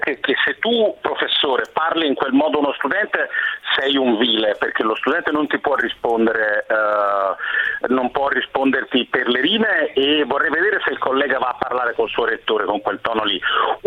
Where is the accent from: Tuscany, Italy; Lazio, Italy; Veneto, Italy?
Tuscany, Italy; Io vivo altrove e purtroppo con la DAD sono costretto a stare in un'altra regione, io sono toscano